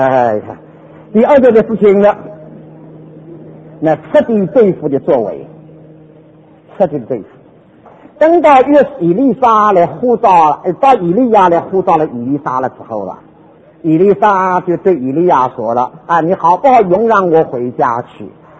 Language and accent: Chinese; Taiwan; 我是从台湾来的。